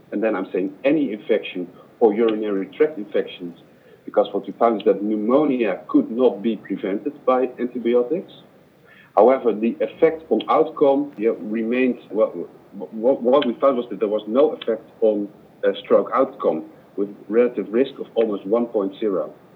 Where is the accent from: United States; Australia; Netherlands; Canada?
Netherlands; I'm from the Netherlands